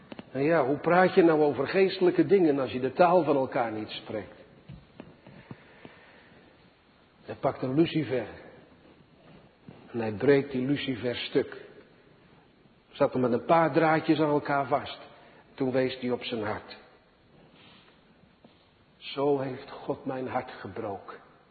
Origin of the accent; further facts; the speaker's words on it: Sliedrecht, South Holland, Netherlands; born there; Zoals die twee mannen uit mijn geboorteplaats, het Baggerdorp Sliedrecht